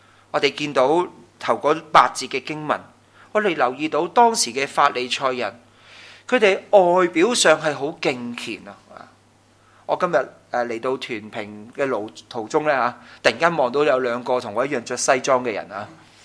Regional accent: China; 对我们中国人来说，很紧张这件事，是吧？猪又不吃得，龙虾又不吃得，鲍鱼又不吃得。

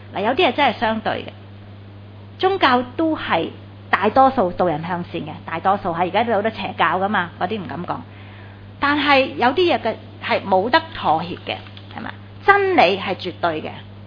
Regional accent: China; 咁我哋中国人都好多嘅，系咪啊？

